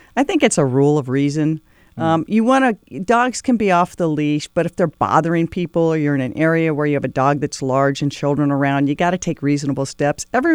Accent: Issaquah, Washington, United States; And I grew up in Issaquah where there are lots of chickens and roosters.

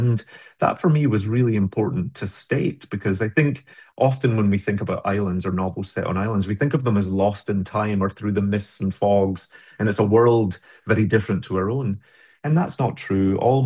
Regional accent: Glasgow, Scotland, United Kingdom; certainly growing up in Glasgow, there was a really close juxtaposition between tragedy and comedy.

